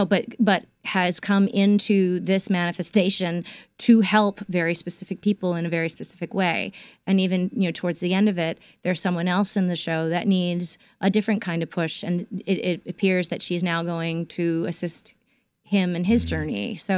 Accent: New Jersey, United States; also born or lived in Manhattan; I was born in Manhattan, and I grew up across the George Washington Bridge in New Jersey.

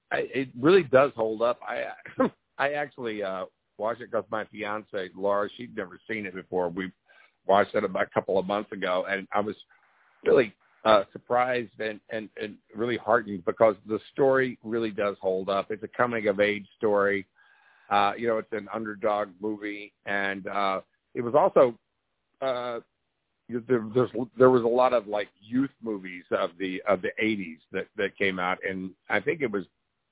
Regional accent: Houston, Texas, United States; I grew up in Houston, and I wanted to be being an astronaut when they rolled the TV in when I was in the first grade and watched Alan Shepard go up.

